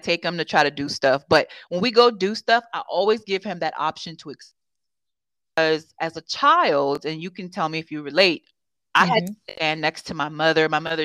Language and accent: English; the South, United States; I am from the South and I do come from discipline.